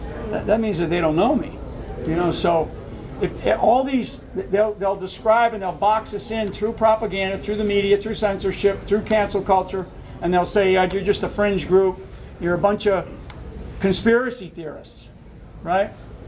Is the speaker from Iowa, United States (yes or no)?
no; Rhode Island, United States; I'm originally from Rhode Island.